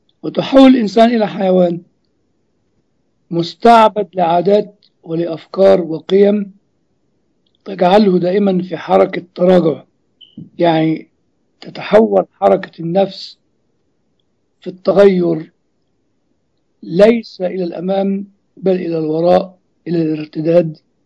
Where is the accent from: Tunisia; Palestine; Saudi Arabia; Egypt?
Egypt